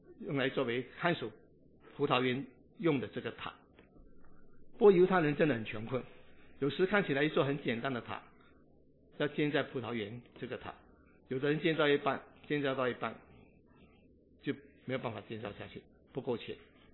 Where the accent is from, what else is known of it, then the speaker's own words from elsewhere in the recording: Singapore; 我新加坡人说花还是头